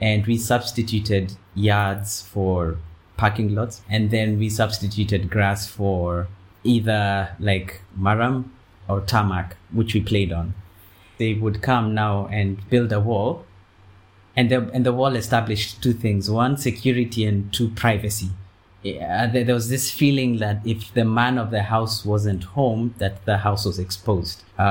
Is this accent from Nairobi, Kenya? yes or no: yes; Nairobi, Kenya; I remember a Nairobi that's significantly different from the Nairobi we have now.